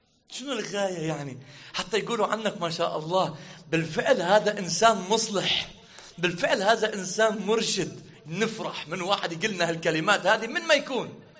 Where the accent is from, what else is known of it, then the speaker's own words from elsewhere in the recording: Lebanon; مثل اليوم حتى عندنا في لبنان من يستشهد شاب عمره ولا 16 سنة